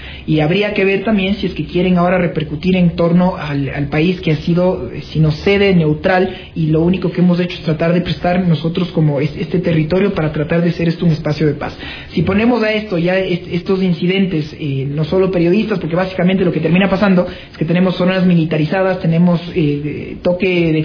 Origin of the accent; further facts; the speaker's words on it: Ecuador; todos como ecuatorianos tenemos que estar